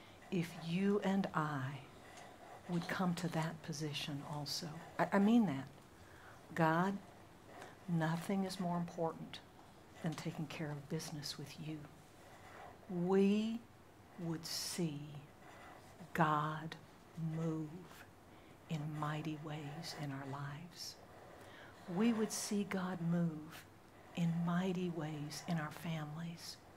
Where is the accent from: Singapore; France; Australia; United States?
Singapore; You all know that I grew up in Singapore.